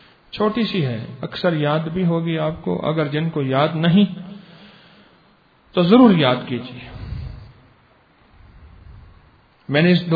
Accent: Lahore, Punjab, Pakistan; میں لاہور سے آیا ہوں جو فیشن کی منڈی ہے.

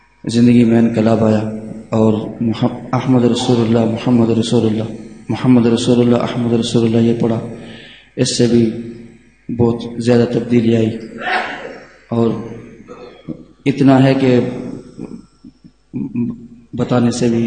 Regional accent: Hyderabad, Sindh, Pakistan; میں حیدرآباد سے آیا ہوں۔

